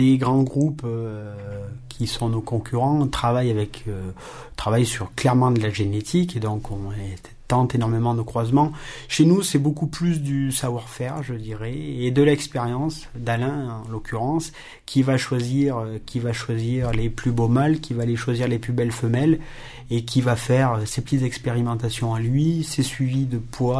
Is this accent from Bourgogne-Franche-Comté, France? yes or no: no; Auvergne-Rhône-Alpes, France; on veut vraiment marteler très clairement, nous sommes des Drômois, on fabrique un produit qui est drômois.